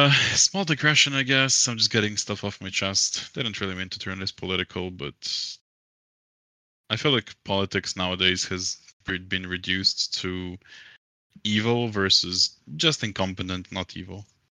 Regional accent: Germany; I'm Turkish, but I was born and raised in Germany.

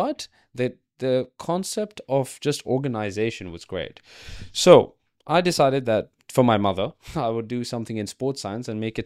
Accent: Dubai, United Arab Emirates; also born or lived in London; I am from Dubai. I was born and raised there. I lived in London for a couple of years, had a good time here for university before COVID happened. And going back into Dubai life was a bit hard

